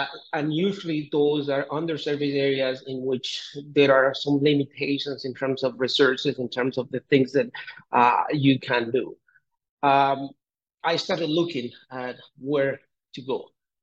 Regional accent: Colombia; I'm originally from Colombia, and I did my med school. I'm from a very small town here in Colombia. I went to Bogota, did my high school there.

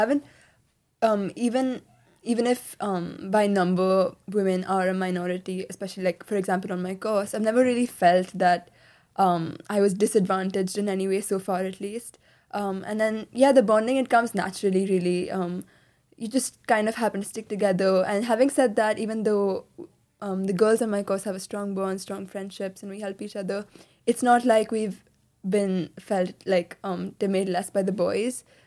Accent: Mumbai, Maharashtra, India; I'm from Mumbai and I come from almost like a family of engineers. My mom is an engineer, my dad is an engineer.

